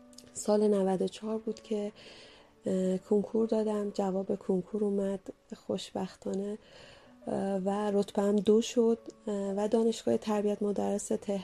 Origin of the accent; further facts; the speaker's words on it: northern Iran, Iran; چون من اصالتا شمالی هستم،